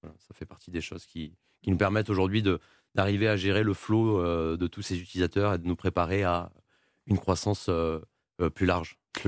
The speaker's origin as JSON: {"language": "French", "town": "Toulouse", "region": "Occitanie", "country": "France", "said": "on est de Toulouse."}